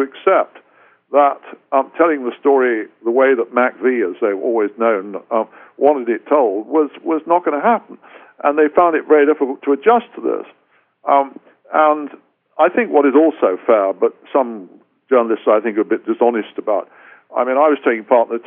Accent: United Kingdom; me as a British journalist as much as anybody

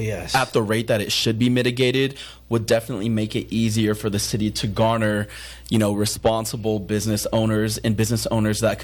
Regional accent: San Bernardino, California, United States; I'm from San Bernardino, obviously own a business in San Bernardino.

